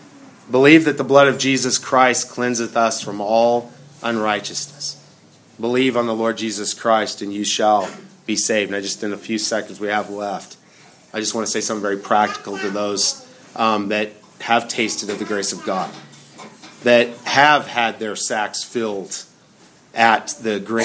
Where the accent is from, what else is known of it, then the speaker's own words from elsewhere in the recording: Montana, United States; now in Indiana, United States; Now, growing up in Montana, we made fun of the North Dakotans all the time, okay?